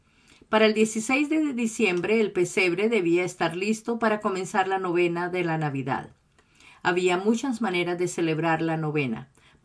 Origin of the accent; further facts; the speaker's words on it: Colombia; Creo que inició desde los comienzos de mi infancia en Colombia. En mi país de origen